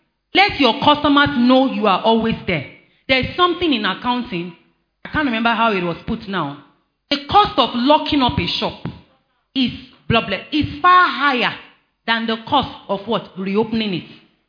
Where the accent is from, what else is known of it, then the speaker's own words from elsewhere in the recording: Lagos, Nigeria; now in Ilorin, Nigeria; By virtue of marriage, moved to Ilorin. I was born and bred in Lagos.